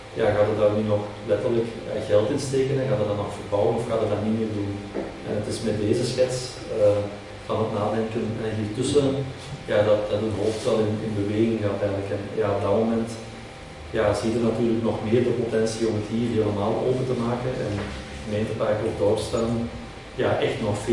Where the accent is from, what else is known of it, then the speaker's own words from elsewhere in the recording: Vosselaar, Flanders, Belgium; born there; mijn Vosslaar, mijn gemeentedorp, mijn geboortedorp, gemeente Noordwijk ook.